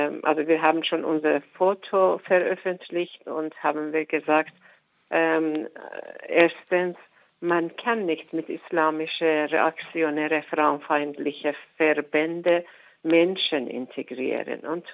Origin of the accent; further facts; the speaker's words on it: Iran; German is a second language; Also besonders ich komme aus dem Iran